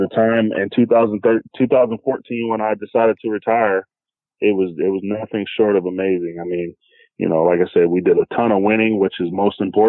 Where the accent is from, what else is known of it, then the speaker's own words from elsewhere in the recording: Johnstown, Maryland, United States; Growing up, like I said, growing up in Johnstown, growing up in Maryland, I never won a true championship.